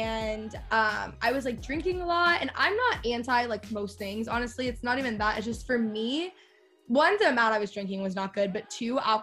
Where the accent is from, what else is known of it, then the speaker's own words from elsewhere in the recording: Texas, United States; also born or lived in Los Angeles; I grew up in Texas, so it's very like culturally Christian.